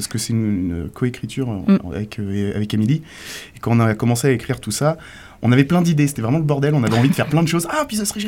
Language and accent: French; Normandy, France; moi, je suis pas du tout d'ici, pas du tout du coin, moi, je suis de Normandie.